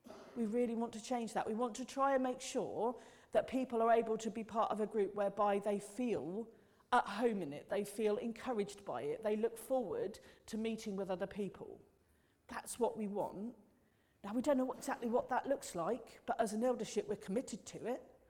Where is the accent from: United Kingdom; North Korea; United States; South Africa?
United Kingdom; And we're very British.